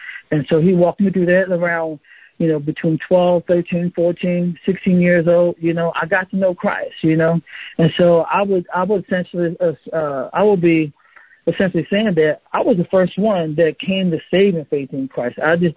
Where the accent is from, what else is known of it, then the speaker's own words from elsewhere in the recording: Baltimore, Maryland, United States; now in Houston, United States; I grew up in Baltimore, spent time in the military, got out the military, in ministry since that time.